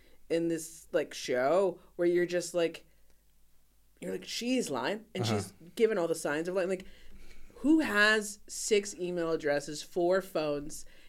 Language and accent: English; United States; because, like, I grew up black in America. We get stalked.